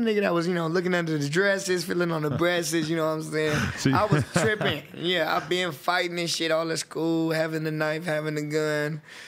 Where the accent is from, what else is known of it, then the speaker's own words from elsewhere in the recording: Los Angeles, California, United States; born there; I was born in Los Angeles, Kaiser Permanente.